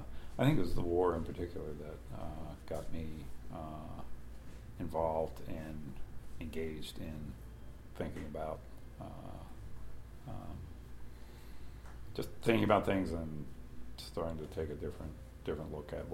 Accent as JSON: {"language": "English", "town": "Philadelphia", "region": "Pennsylvania", "country": "United States", "tie": "born or raised there", "also_born_or_lived": "Japan", "said": "I was born in Philadelphia, yeah. And my father left the Army for a second time and stayed out this time. He went to work for United Airlines, and we lived outside of Philadelphia. I grew up there."}